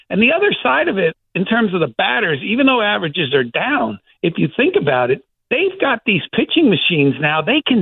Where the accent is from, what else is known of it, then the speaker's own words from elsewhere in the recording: Staten Island, New York, United States; so I've always been a Red Sox fan, even growing up on Staten Island, which wasn't easy.